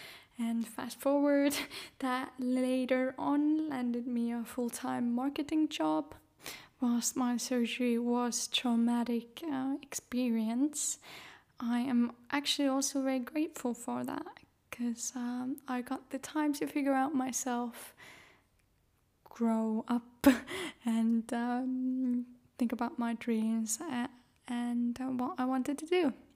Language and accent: English; Estonia; now in Finland; I am 23 years old. I'm based in Finland, but born and raised in Estonia.